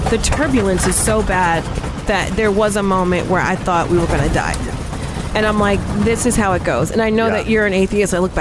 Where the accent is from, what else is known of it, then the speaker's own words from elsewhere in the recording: New Jersey, United States; Yeah, I'm born and raised in Jersey, you know.